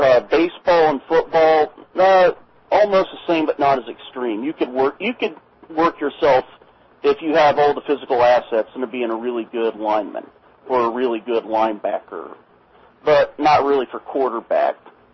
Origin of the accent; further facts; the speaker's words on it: Ohio, United States; mainly because I grew up in Ohio